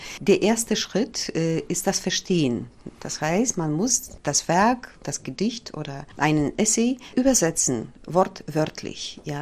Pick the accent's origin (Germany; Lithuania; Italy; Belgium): Lithuania; first language Polish; German is a second language; now in Poland; Ich komme nämlich aus Litauen, da habe ich Germanistik studiert. In Polen lebe ich über 20 Jahre schon. Und Polnisch ist meine Muttersprache.